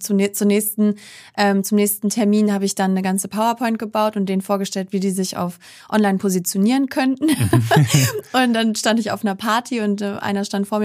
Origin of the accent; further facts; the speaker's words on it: Baltic coast, Germany; also born or lived in Bremen; now in Hamburg, Germany; Ja, das kann man in Hamburg eigentlich nicht sagen, aber ich bin an der Ostsee groß geworden.